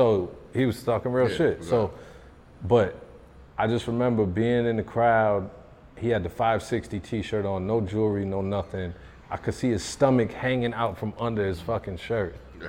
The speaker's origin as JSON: {"language": "English", "town": "Syracuse", "region": "New York", "country": "United States", "said": "I knew I wanted to be a rapper when I went to a concert at Syracuse University. Coming from Syracuse, our best conce"}